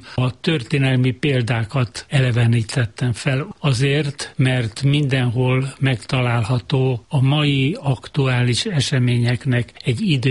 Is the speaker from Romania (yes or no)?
yes; Transylvania, Romania; Én Erdélyből jöttem, Erdélyben születtem